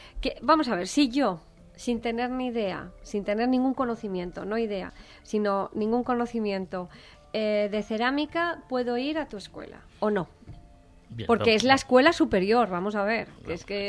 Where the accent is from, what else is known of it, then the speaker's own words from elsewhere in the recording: Madrid, Community of Madrid, Spain; now in Valencia, Spain; Yo soy de Madrid, aunque llevo muchísimos años aquí, por supuesto me siento valenciana